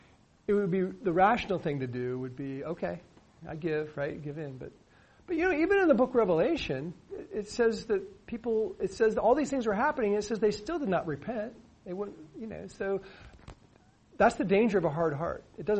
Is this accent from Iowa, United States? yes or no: no; Oregon, United States; I grew up in Central Oregon, and there's a place I used to go fish. Crane Prairie.